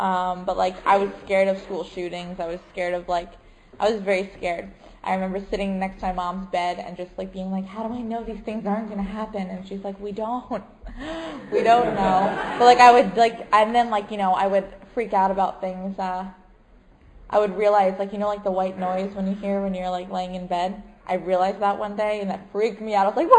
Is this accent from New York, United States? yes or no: yes; Lindenhurst, New York, United States; I grew up on Long Island, like I said, in the South Shore and Lindenhurst.